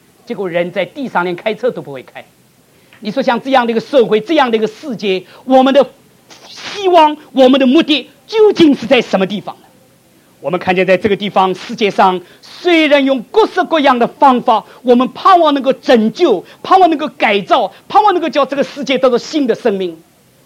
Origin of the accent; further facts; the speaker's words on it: United States; 我们美国人纳税就是养这样的人